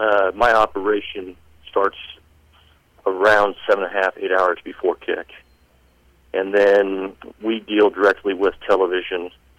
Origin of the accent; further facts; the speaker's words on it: Smith Center, Kansas, United States; Yeah, I graduated from Smith Center in the year 2000. From there, I went directly to Fort Hays State University on a golf scholarship.